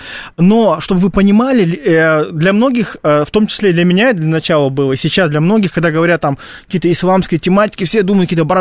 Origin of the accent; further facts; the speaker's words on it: Grozny, Chechnya, Russia; now in Moscow, Russia; Я из Грозного. Ну, я живу в Москве, но был в Грозном.